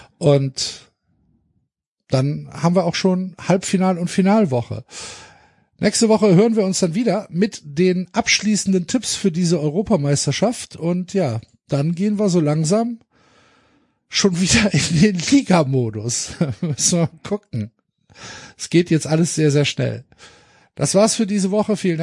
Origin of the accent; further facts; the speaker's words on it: Germany; Da sind wir als Deutsche ja traditionell eher ganz gut drin.